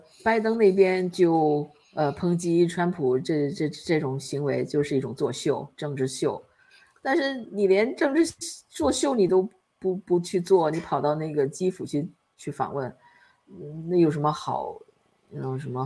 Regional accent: Taiwan; 我台湾人过去几十年也有台湾人做中共间谍的

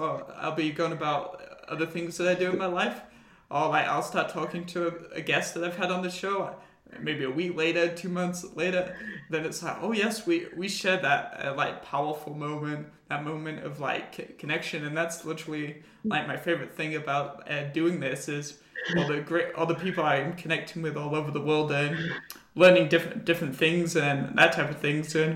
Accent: England, United Kingdom; because we're both obviously from England

